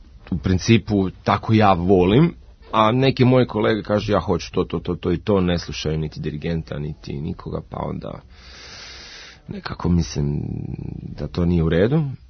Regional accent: Dubrovnik, Dubrovnik-Neretva County, Croatia; u Dubrovniku, u mom rodnom gradu

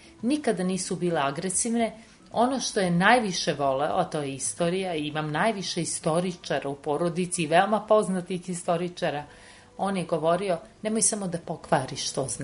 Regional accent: Belgrade, Serbia; Ja sam provela svoje detinjstvo na Kalemegdanu

